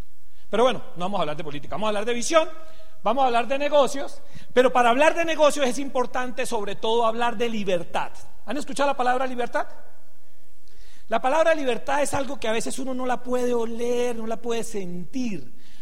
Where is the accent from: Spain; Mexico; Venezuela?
Venezuela; Soy venezolano, tengo cédula venezolana.